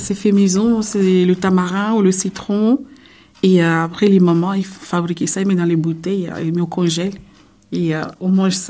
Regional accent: Mayotte; now in Rennes, France; j'ai 37 ans, je viens de Mayotte.

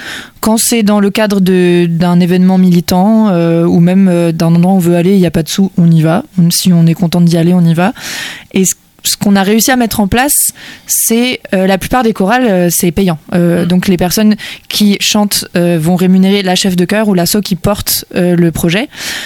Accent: England, United Kingdom; French is a second language; Je brûle plus, je ne bronze pas. Je suis anglaise.

